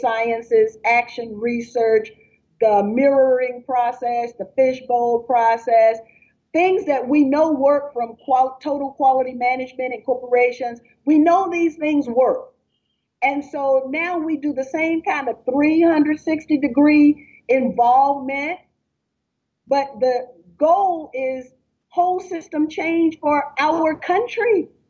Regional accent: the South, United States; me having to sit down with the Klan because I'm from the South.

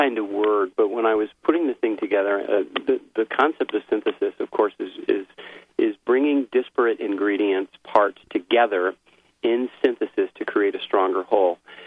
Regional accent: New England, United States; I grew up in New England, and in the 50s and 60s, I date myself

